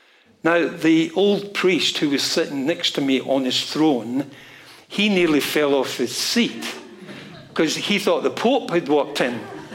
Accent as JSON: {"language": "English", "region": "Scotland", "country": "United Kingdom", "tie": "born there", "said": "I was born in Scotland, as you can tell, Roman Catholic family, youngest of 10, 6 brothers and 3 sisters."}